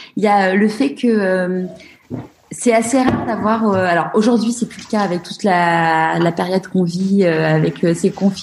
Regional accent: Paris, Île-de-France, France; now in Marseille, France; je suis parisienne, j'ai vécu à Marseille, j'ai eu mes enfants à Marseille, on est reparti à Paris, et là, on vient de revenir à Marseille.

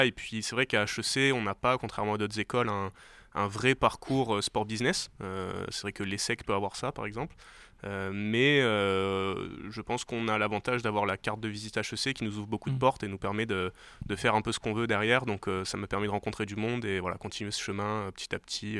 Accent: Provence-Alpes-Côte d'Azur, France; also born or lived in Grenoble; moi je viens du sud de la France, sud-est de la France, à côté de Toulon, où j'ai grandi dans une terre de rugby.

